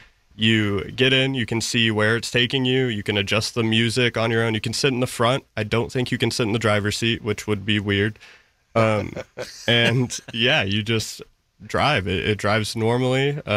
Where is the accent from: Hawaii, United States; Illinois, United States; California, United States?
California, United States; Sacramento; born there; Yeah, so I was born here in Sacramento, but I went to college in San Francisco, and I didn't have a car.